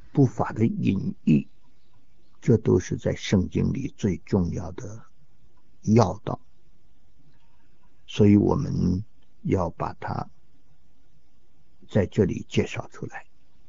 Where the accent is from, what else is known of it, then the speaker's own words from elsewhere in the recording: China; 我们中国人说，那是一个单独的指尖蛇